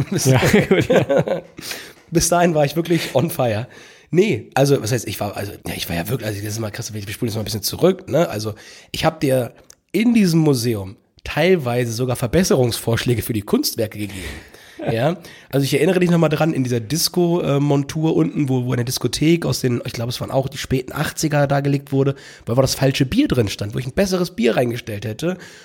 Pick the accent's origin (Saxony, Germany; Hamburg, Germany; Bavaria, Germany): Hamburg, Germany; Ich als Hamburger weiß